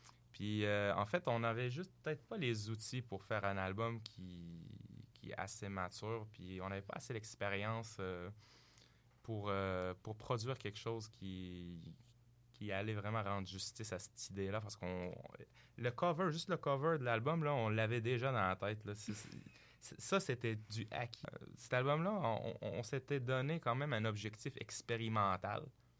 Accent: Morocco; Moi, évidemment, je viens du Maroc. Là, j'avais quand même un bagage très, très métal extrême parce que je jouais dans des bandes de métal extrême au Maroc.

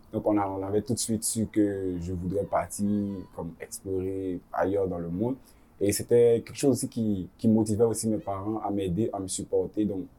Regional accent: Abidjan, Côte d’Ivoire; now in Canada; D'Abidjan.

